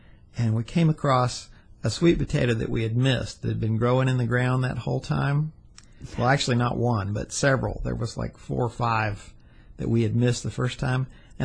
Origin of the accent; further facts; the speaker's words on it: the South, United States; normally, growing up in the South, when it's dinner time, you pray over your food